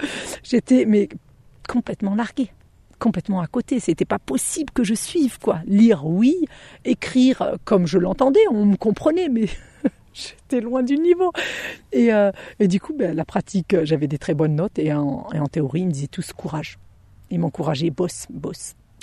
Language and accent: French; Occitanie, France; moved away; c'est à ce moment-là finalement que j'ai quitté l'Ariège, ces montagnes et cette autarcie, parce que même si j'ai eu le premier appartement, au départ de mon apprentissage, j'étais chez mes parents